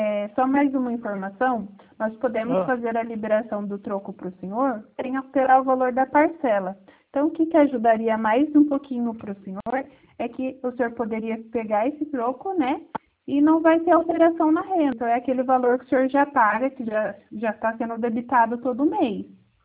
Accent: Assis, São Paulo, Brazil; Assis, que é a prefeitura, a cidade que eu nasci, sou natural de Assis, trabalhava aí.

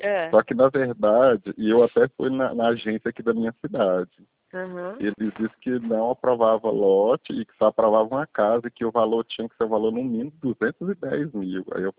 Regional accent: Unaí, Minas Gerais, Brazil; o lote aqui na minha cidade é barato.

